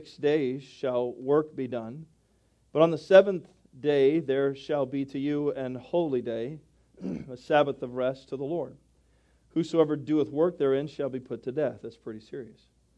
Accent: United States; I'm so thankful I'm an American. I am so thankful to be an American, but I'm so thankful to be a Christian American.

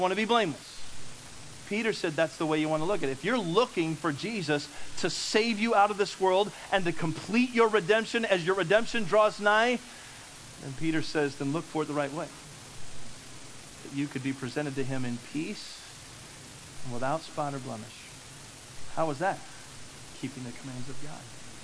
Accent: Philippines; Yes, I'm a Filipino.

